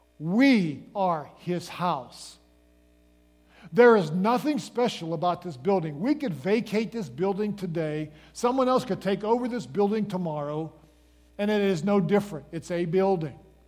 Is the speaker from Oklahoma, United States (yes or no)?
no; Pennsylvania, United States; accent: Pennsylvania; That's my Pennsylvania accent kind of kicking in there.